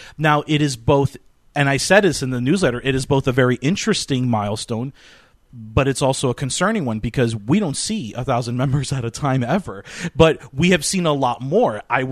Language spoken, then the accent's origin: English; New Jersey, United States; Well, that's what I do, and I'm from New Jersey, and I already know better.